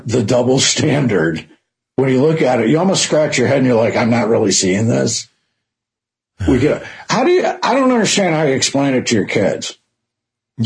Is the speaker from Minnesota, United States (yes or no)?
no; Michigan, United States; I grew up in Detroit in the late 60s, just south of Detroit.